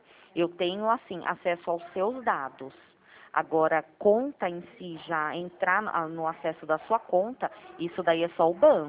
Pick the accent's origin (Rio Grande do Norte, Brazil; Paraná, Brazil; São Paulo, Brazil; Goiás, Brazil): São Paulo, Brazil; Também sou de São Paulo. Tô aqui no interior 2 anos e meio.